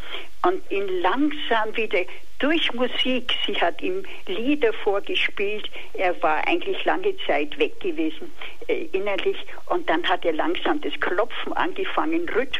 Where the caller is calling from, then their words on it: Freiburg, Baden-Württemberg, Germany; bin ich ja aus Freiburg.